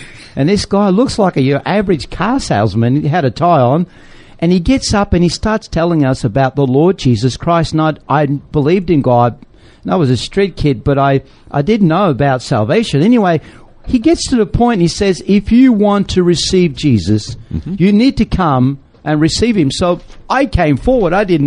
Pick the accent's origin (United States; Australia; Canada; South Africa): Australia; I'm from Australia and I'm from the jungle.